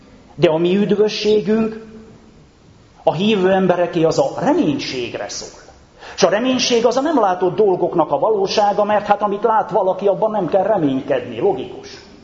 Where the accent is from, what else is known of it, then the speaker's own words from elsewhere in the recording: Transylvania, Romania; én egy nagyon szegény világban nőttem fel, testvéreim. A 70-es, 80-as, 90-es évek Erdélyében, ahol anyagi nem volt meg, olykor még a betevő falat is kétséges volt.